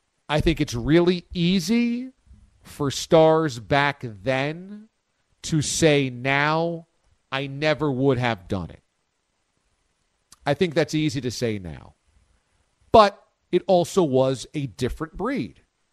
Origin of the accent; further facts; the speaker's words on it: Los Angeles, California, United States; it would have been back home to play for my hometown Lakers